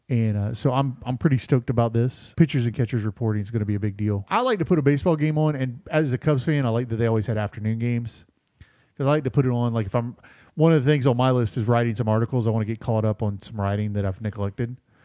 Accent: Florida, United States; Growing up in Central Florida, spring training's a big deal

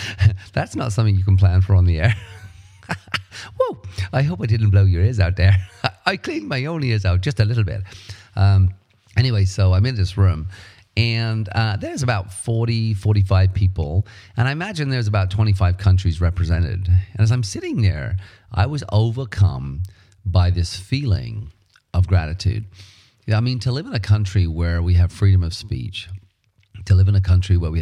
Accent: United Kingdom; now in Canada; I'm British, and my wife Pam, or my ex-wife Pam, is Swedish. So they both speak Swedish and they go to Sweden every year. And we live in Canada.

